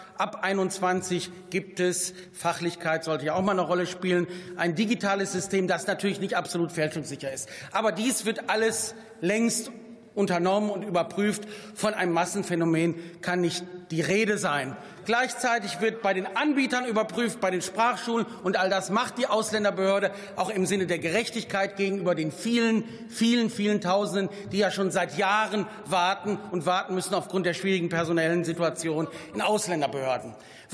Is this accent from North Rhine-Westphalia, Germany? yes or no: yes; Wuppertal, North Rhine-Westphalia, Germany; meine Heimatstadt Wuppertal